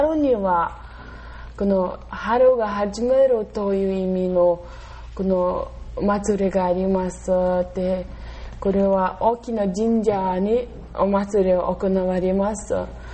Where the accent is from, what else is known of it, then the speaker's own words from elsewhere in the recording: Mongolia; Japanese is a second language; now in Japan; 一番美味しいモンゴルには、で、私の出身地には多いで有名です。